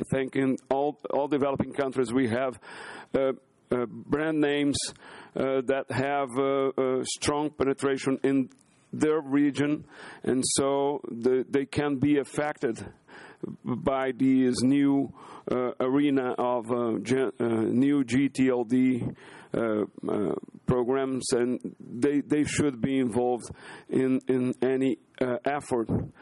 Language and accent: English; Brazil; English is a second language; I'm with the Gineso Council, representing the ISP community, and I'm also from Brazil, where I represent the ISP community in Brazil.